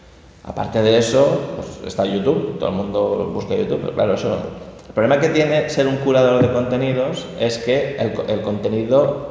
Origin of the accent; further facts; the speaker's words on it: England, United Kingdom; Spanish is a second language; sobre todo como yo soy inglés, usar los medios técnicos para aumentar la exposición a la lengua de mis alumnos